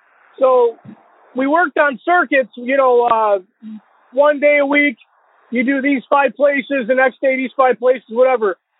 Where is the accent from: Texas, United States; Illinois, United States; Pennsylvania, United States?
Illinois, United States; I'm from Illinois.